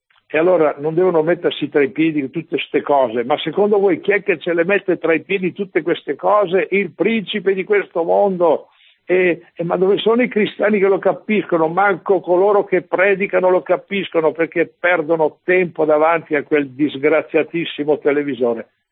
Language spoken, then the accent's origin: Italian; Bolzano, Trentino-Alto Adige, Italy; io vengo da Bolzano.